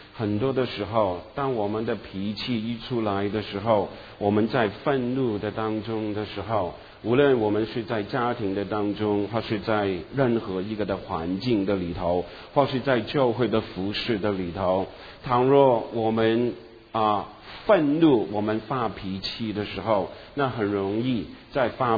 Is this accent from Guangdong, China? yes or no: yes; Guangdong, China; 有一两个人我们广东人说是我们的眼中钉啊，我不知道国语有没有这样讲